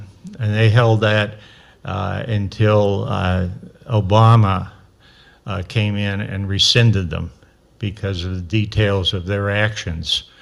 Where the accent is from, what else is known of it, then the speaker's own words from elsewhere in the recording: Pennsylvania, United States; also born or lived in Chicago / New York City / Albany; I grew up in Pennsylvania, got sent to Chicago, out to Wounded Knee, back to Chicago, transferred to New York City, and then up to Albany, retired out of Albany back in 1999